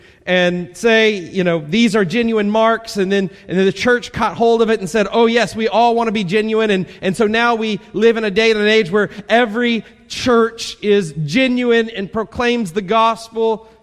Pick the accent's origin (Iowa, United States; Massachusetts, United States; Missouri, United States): Missouri, United States; Kansas City; I grew up in Kansas City, so we always had to follow whoever was winning because our teams never won.